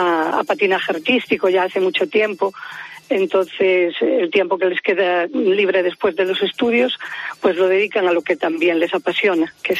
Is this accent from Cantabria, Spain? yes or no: no; Burela, Galicia, Spain; Yo salí elegida en Miss Fotogenia, en mi pueblo, que se llama Burela, en la costa de Lugo.